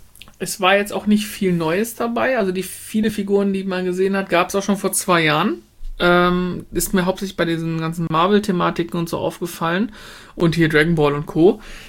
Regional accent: Essen, North Rhine-Westphalia, Germany; weil Düsseldorf eh schon mal schwierig ist als Essener, war es doch eine sehr, sehr weit entfernte andere Welt

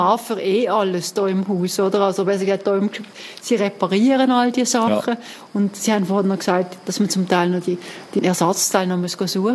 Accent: Basel, Basel-Stadt, Switzerland; now in Bern, Switzerland; Ich komme jetzt aus Bern oder wohne dort. Ich komme aus Basel.

